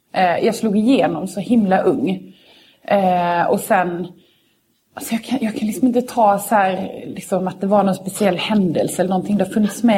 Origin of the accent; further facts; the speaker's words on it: Karlshamn, Blekinge, Sweden; hemma i Karlshamn eller om det var ett